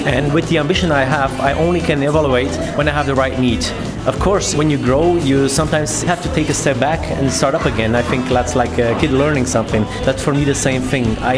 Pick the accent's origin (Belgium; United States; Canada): Belgium; Brussels, Brussels-Capital Region; I'm an artisan butcher from Sint-Isbald-Kokseide and my hometown Brussels also.